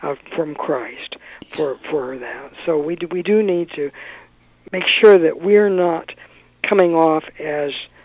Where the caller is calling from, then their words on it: California, United States; I'm in California.